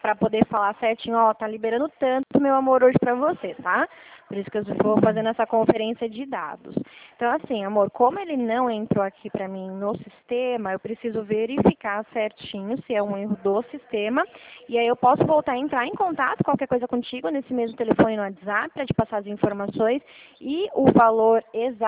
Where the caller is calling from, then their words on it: São Paulo, Brazil; eu sou aqui de São Paulo, tá?